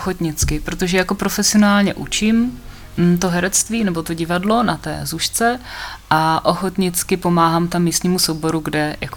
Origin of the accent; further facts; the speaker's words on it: Brno, South Moravian Region, Czechia; protože jsem původně jako z Brna, z Jižní Moravy.